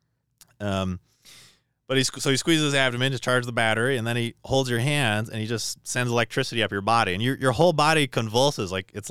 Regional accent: Toronto, Ontario, Canada; I'm from Toronto, so all the early parts of the story in Toronto.

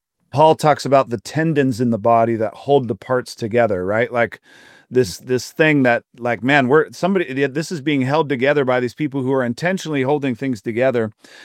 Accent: Fort Wayne, Indiana, United States; the one thing we all have together is we're all from Fort Wayne. Like this is the place where we're at, where we're living out our faith.

